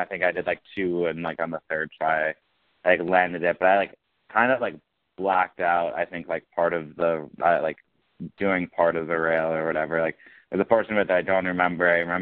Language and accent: English; Wausau, Wisconsin, United States; was to my hometown in Wausau, Wisconsin.